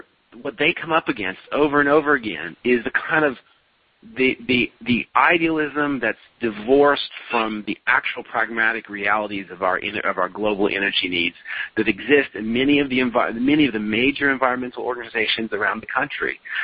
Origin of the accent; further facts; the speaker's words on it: Oakland, California, United States; a think tank in my hometown of Oakland called the Breakthrough Institute